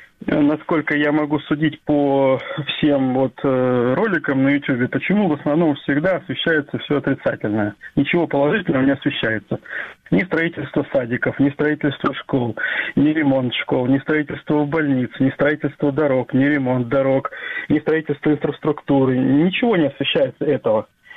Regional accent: Crimea, Ukraine; я родился и вырос в Крыму, 17 лет прожил в Крыму.

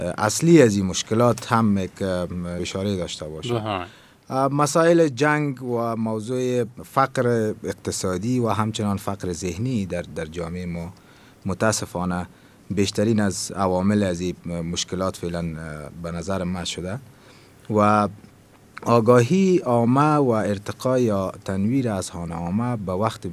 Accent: Afghanistan; ما اول یک افغان هستیم

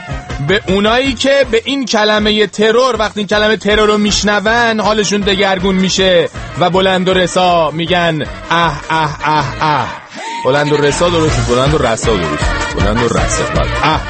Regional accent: Iran; ما ایرانیم

